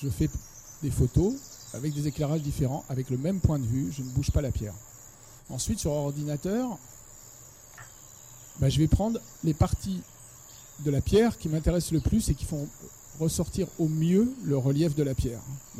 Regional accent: Caux, Nouvelle-Aquitaine, France; now in Paris, France; Je vis à Paris, je suis photographe, mais je suis originaire de Caux, un petit village qui est à 10 km de Lussac.

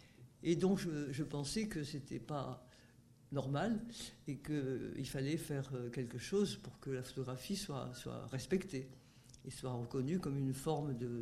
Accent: south of France, France; born there; now in Paris, France; Je suis née dans le Midi. Je suis venue à Paris

